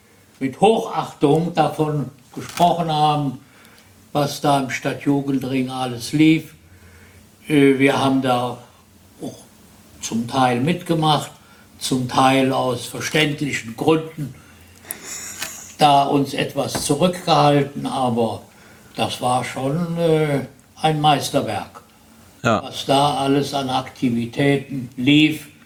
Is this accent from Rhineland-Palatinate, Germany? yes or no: yes; Neuwied, Rhineland-Palatinate, Germany; Ja, als echter Scherrer. Echter. Nein, ich bin hier in Neuwied.